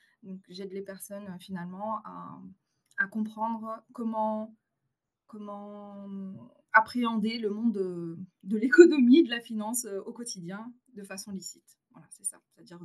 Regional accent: France; Alors déjà, parce que je suis originaire de La Réunion. Donc, mon père est né à La Réunion. Moi, j'ai grandi en France. Et donc, je suis convertie

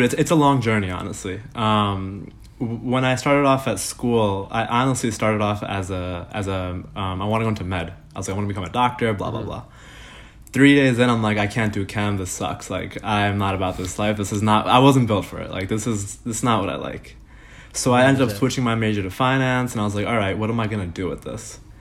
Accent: New York, United States; I'm from New York. Went to St. John's University in Queens.

